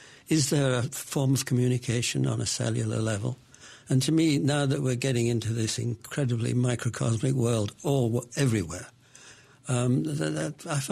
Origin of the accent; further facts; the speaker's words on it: Glasgow, Scotland, United Kingdom; born there; I was born in Curzon Street, within sight of Botanic Gardens, Maryhill.